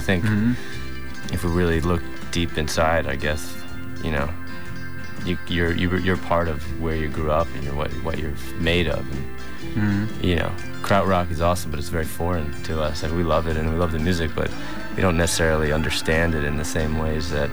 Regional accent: United States; I don't know, we're Americans, so we grew up with this music.

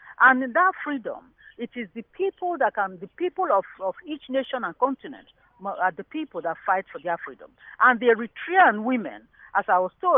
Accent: Niger Delta, Nigeria; I'm from the Niger Delta of Nigeria

